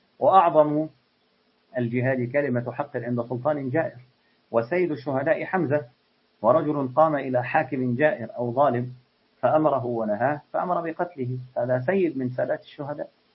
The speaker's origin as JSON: {"language": "Arabic", "country": "Egypt", "said": "أنا مصري وأبويا مصري"}